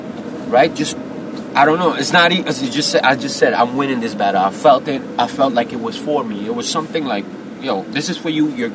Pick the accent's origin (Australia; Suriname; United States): Suriname; I'm from Suriname. Suriname, that's in South America, right above Brazil. Small country. We speak Dutch out there